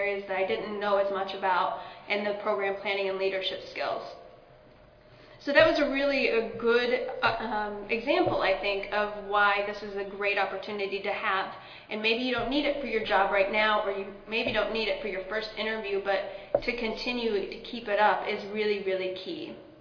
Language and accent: English; Chicago, Illinois, United States; I'm from Chicago, so there's a lot of opportunity out there, but there's also a lot of competition